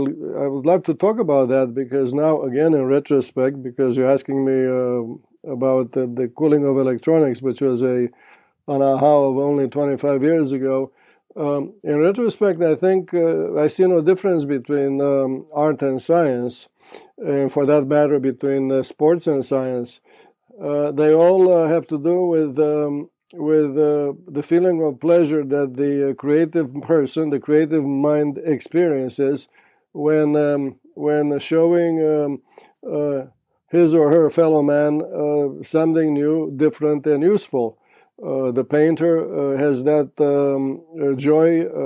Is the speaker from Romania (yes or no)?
yes; Tulcea County, Romania; I was born and raised on the Danube, especially exactly in the Danube Delta, which is a place that most civilized people would consider wild and untouched.